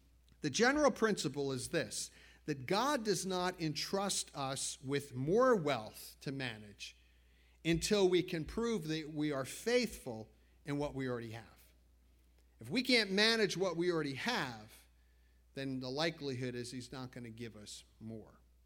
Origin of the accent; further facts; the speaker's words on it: Teaneck, New Jersey, United States; I was texting back and forth about the home that I grew up in Teaneck